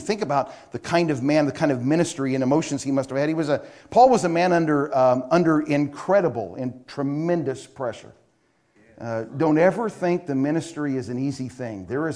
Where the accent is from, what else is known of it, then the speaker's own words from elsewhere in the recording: Washington, United States; I'm a guest. I'm from Washington State. I grew up in Washington State all my life.